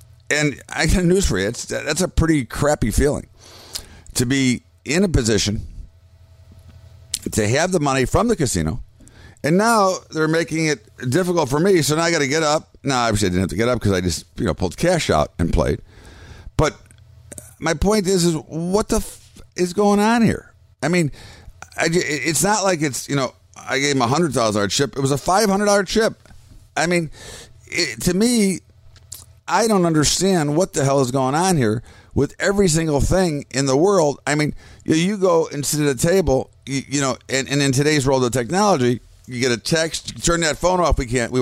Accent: United States; I find that to be embarrassing and pretty uncomfortable as an American

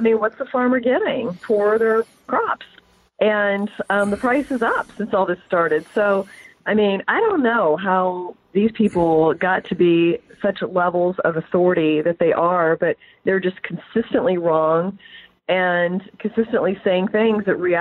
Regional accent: Kokomo, Indiana, United States; But I'm from Kokomo.

